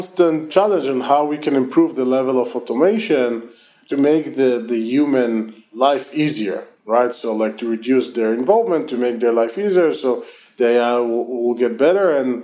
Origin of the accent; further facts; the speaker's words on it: Israel; accent: Israeli; English is a second language; because you hear, for instance, my terrible Israeli accent, right?